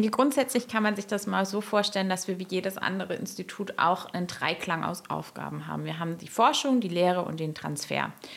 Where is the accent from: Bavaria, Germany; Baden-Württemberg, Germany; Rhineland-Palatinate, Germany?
Baden-Württemberg, Germany; Ich bin in der Nähe von Stuttgart aufgewachsen